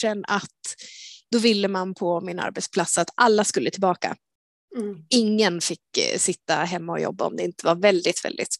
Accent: Dalarna County, Sweden; trodde kanske inte att jag skulle flytta hem till Dalarna igen på ett tag. Men för 3 år sedan så bestämde jag mig och jag flyttade hit

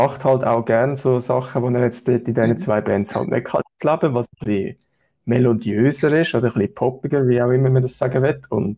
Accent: Affoltern am Albis, Zurich, Switzerland; born there; Ich bin in Affolter am Albis

